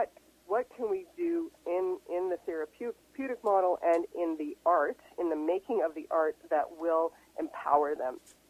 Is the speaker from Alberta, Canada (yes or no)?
no; Montreal, Quebec, Canada; moved away as an adult; also born or lived in Toronto; now in Vancouver, Canada; I grew up in Montreal, and I started my professional career there as a kid actor, and then I went to Toronto when I was, I think, about 18 or 19 years old, and I was there for 16 years.